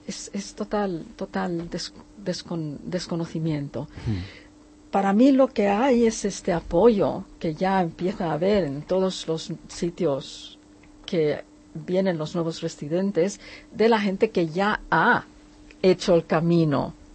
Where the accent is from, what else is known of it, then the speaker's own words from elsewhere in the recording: Philippines; Spanish is a second language; Yo, claro, siendo filipina, porque soy de origen filipino, tengo bastante contacto con los filipinos que vienen.